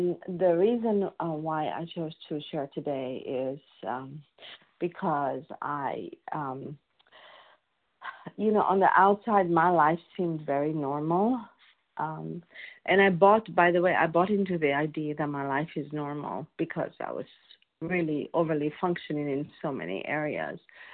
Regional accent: Indianapolis, Indiana, United States; I'm from Indianapolis. It's my first time that I'm sharing.

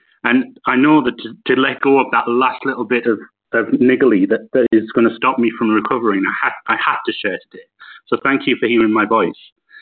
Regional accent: United Kingdom; Sorry, …, United Kingdom.

